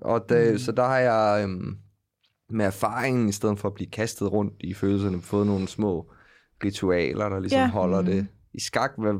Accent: Region of Southern Denmark, Denmark; now in Copenhagen, Denmark; Men da jeg flyttede til København fra Fyn

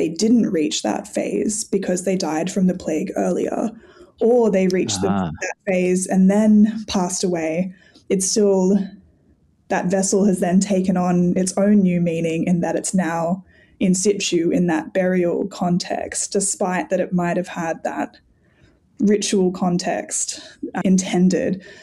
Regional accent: Australia; accent: Australian; My Australian accent is just not good with the, never been good with the Greek in general, ancient or modern.

